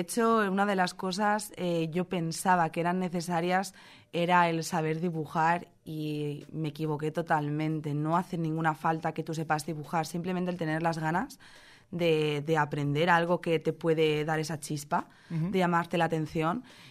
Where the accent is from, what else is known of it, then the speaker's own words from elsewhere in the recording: Valencia, Valencian Community, Spain; now in Gandia, Spain; yo soy de Valencia capital y pues bueno, toda la vida me he criado allí. Y a día de hoy realmente estoy más tiempo aquí en Gandía